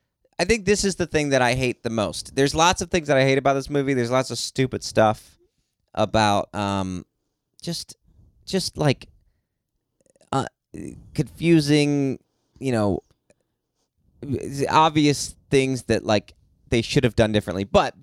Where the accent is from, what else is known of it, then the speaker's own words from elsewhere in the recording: Kentucky, United States; I'm from Kentucky. Kentucky.